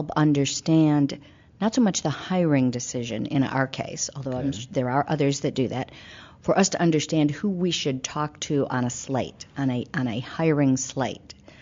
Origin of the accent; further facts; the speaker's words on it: Midwest, United States; I grew up in the Midwest.